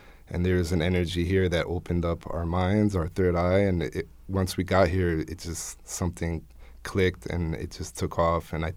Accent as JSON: {"language": "English", "region": "East Coast", "country": "United States", "tie": "born or raised there", "said": "growing up on the East Coast, close to New York, we were exposed to a very modern place, very fast-paced city and civilization."}